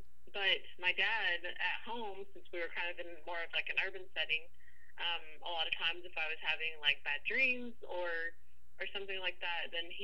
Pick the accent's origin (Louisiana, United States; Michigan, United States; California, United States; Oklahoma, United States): Oklahoma, United States; Tahlequah; And so I grew up around the Tahlequah area, the Muscogee area, the Fort Gibson area. And my grandparents live in Vianne, which is kind of where they've settled down.